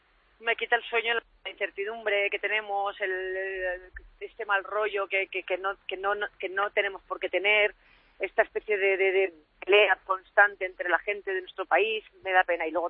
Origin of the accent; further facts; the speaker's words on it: Spain; Y yo me siento súper española, pero española normal.